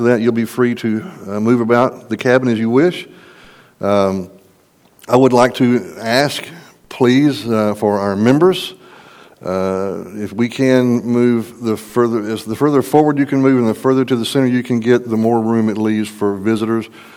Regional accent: Texas, United States; I'm from Texas.

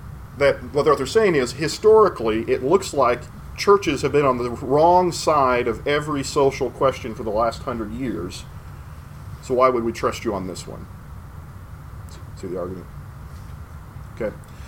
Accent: Seminole, Oklahoma, United States; So he was a preacher at one point in Seminole, Oklahoma, my hometown.

